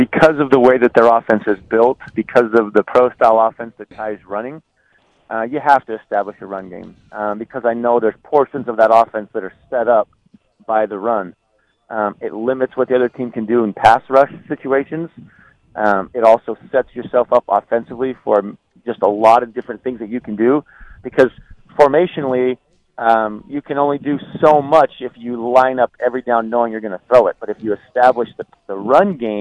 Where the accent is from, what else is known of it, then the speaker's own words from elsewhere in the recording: Arizona, United States; I grew up in Arizona. My parents had season tickets to ASU since I was 8 years old.